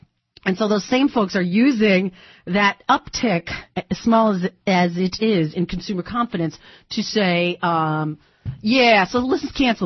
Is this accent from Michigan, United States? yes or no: yes; Detroit, Michigan, United States; I'm from Detroit. Are you kidding me?